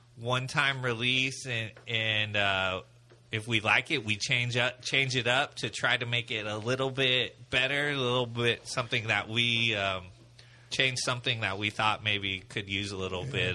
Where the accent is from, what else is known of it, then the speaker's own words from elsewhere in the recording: Petaluma, California, United States; Still in Petaluma. Right. Yeah, born and raised in Petaluma.